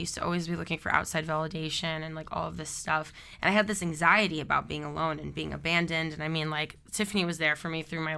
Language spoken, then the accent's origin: English; United States; how I'm an American that ended up out here, you know.